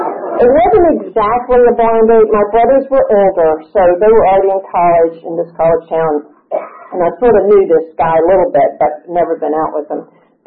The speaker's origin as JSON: {"language": "English", "town": "Atlanta", "region": "Georgia", "country": "United States", "tie": "born there", "said": "And I am a native. I was born in Atlanta. My parents are from Atlanta."}